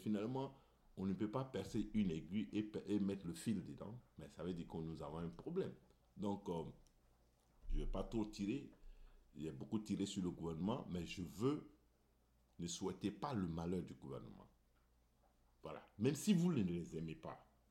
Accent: Côte d’Ivoire; now in United States; Mais je n'ai pas besoin d'être qui, je suis ivoirien, c'est tout simplement.

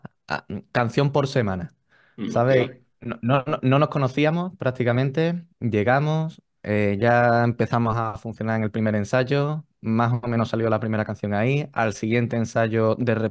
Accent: Seville, Andalusia, Spain; Sí, somos de Sevilla.

